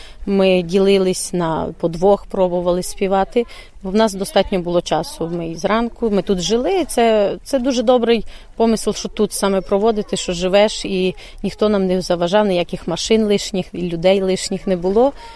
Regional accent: Svarytsevychi, Rivne Oblast, Ukraine; now in Poland; Брала до репертуару пісні з свого села, звідки я родом, село Сварицевичі Добровицького району.

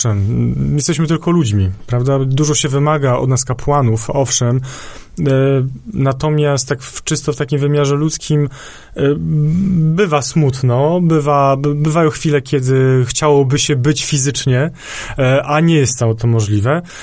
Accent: Podlaskie Voivodeship, Poland; ja jestem z Białostoczyzny

